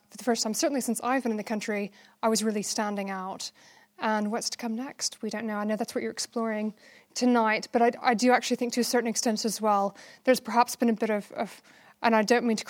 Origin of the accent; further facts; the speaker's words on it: United States; moved away as an adult; now in United Kingdom; I'm an American who's made Britain my home since 2000, so for 16 years.